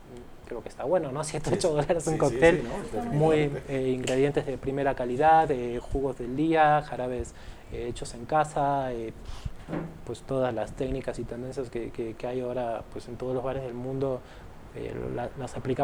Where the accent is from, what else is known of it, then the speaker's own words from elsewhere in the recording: Argentina; moved away as an adult; Pero pues yo soy de Argentina, ¿no? Llegué a los 31 acá